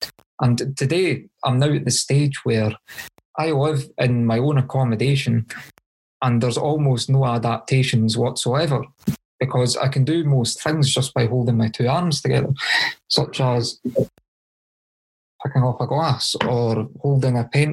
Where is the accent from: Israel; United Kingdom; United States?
United Kingdom; Scotland; the hospital in my hometown couldn't deal with it. It was too severe. So they put me in an ambulance and took me to Glasgow, which is also in Scotland.